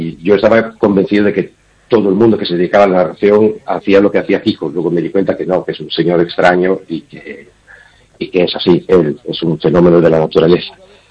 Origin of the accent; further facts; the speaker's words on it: Italy; Yo soy italiano con varias raíces variadas, y entre las cuales hay una raíz napolitana que es muy fuerte.